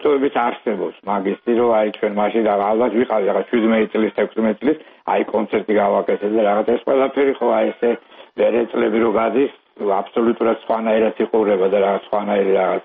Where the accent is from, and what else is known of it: Tsinandali, Kakheti, Georgia; born or raised there; now in Freiburg, Germany